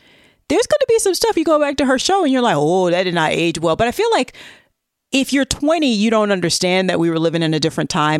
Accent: the South, United States; And it turns out Paula Deen, which as a Southerner, I was not surprised at all.

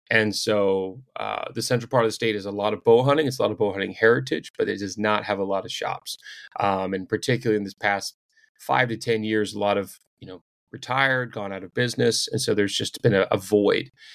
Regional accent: Pennsylvania, United States; the national lead for Huntworth Gear out of Pittsburgh. So right here in my home state.

